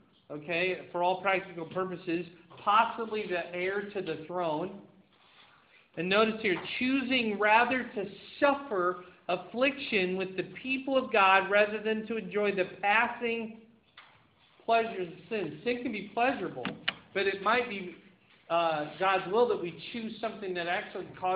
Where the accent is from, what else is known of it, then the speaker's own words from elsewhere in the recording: Iowa, United States; But I grew up in Iowa, and beef just seems to hit home with me.